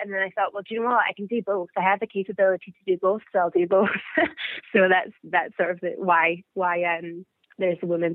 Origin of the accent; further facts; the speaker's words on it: Scotland, United Kingdom; So because I'm from the Highlands, my whole family's from the Highlands, the whole inspiration behind the collection is from the Highlands, it made sense to take the collection home to the Highlands.